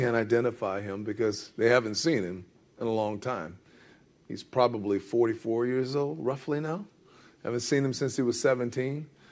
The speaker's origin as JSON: {"language": "English", "country": "United States", "said": "I mean, I'm an American."}